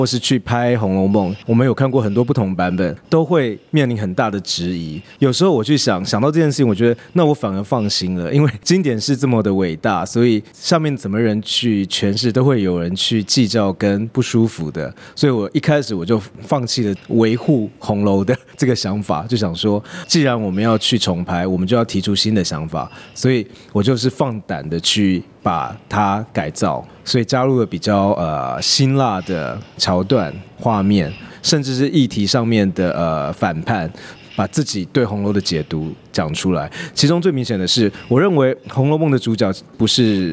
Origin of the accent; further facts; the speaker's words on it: Taiwan; 澳洲的朋友大家好，我是来自台湾的